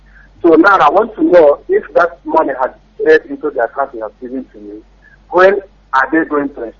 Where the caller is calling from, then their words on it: Ireland; I'm calling from the Republic of Ireland.